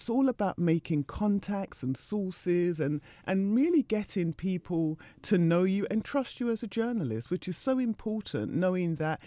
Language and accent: English; England, United Kingdom; having been born and raised in England